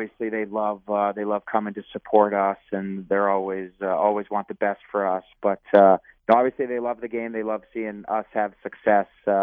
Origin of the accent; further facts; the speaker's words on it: Chicago, Illinois, United States; growing up, it was a lot, you know, in the Midwest as far as, you know, growing up in Chicago and, it's travel teams.